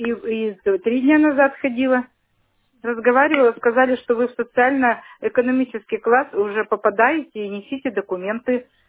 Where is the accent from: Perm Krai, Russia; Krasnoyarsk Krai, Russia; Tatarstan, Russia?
Perm Krai, Russia; Perm; Мы просто из Перми, мы в Перми.